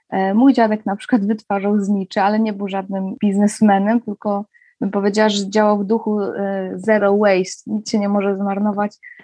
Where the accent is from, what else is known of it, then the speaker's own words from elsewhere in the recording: Pomeranian Voivodeship, Poland; pochodzę z Kaszub, całe życie mieszkam na Kaszubach